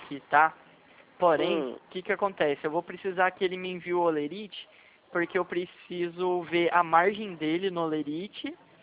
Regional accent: São Paulo, Brazil; Não, eu sou de São Paulo.

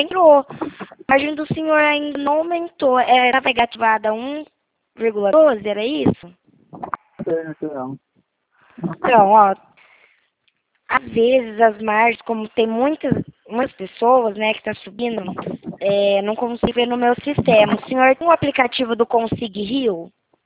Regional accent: São Paulo, Brazil; sou do interior de São Paulo.

